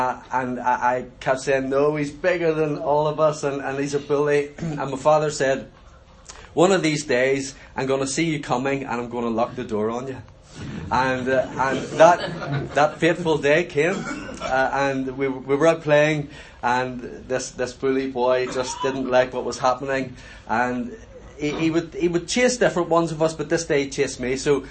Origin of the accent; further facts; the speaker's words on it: Belfast, Northern Ireland, United Kingdom; when I was about 4 years old, we were brought up in a part of Belfast called Sandy Row, very staunchly loyalist area.